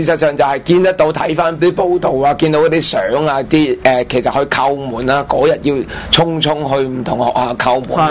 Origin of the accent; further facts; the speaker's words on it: China; 我大陸人嚟噶嘛